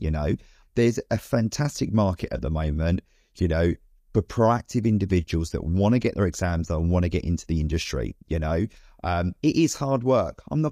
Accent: United Kingdom; But we're British at the end of the day.

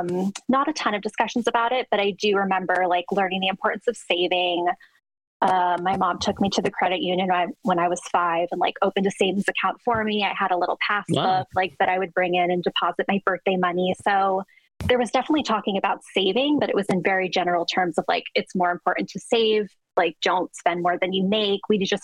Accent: Phoenix, Arizona, United States; also born or lived in New York; I was born in New York. I grew up in Phoenix, Arizona.

